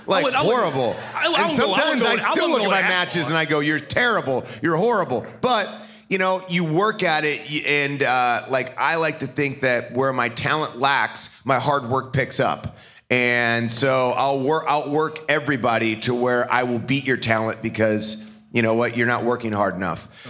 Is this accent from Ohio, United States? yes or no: yes; Parma, Ohio, United States; Like, I was a kid growing up in Parma, Ohio, like, was not huge.